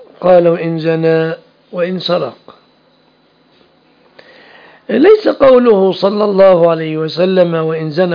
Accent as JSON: {"language": "Arabic", "country": "Egypt", "said": "في بلادنا مصر نادر."}